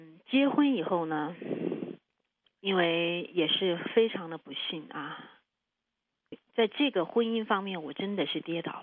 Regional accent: China; 用我们中国人的话来说，那就是我这一生都完了。

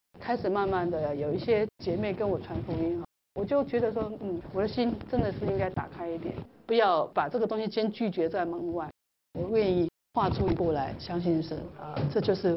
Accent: Taiwan; 那这是我们台湾人都是就是这样子被教导啊，反正这个东西可以保护你

